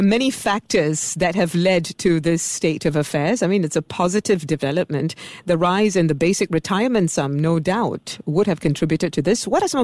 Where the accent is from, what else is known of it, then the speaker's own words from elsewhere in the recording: Singapore; Well, if you're born and raised in Singapore like me, CPF is just another thing.